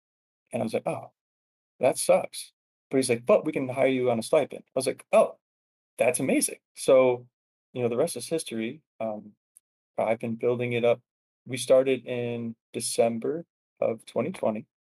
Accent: Geneva, Illinois, United States; Yeah, so I am from the Chicagoland area, the west suburbs, Geneva, Illinois.

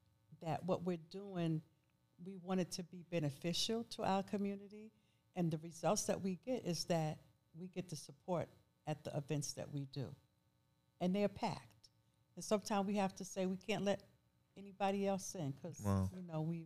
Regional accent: New York, United States; I mean, I grew up, was born in the 50s. So I grew up in New York, the 60s and the 70s.

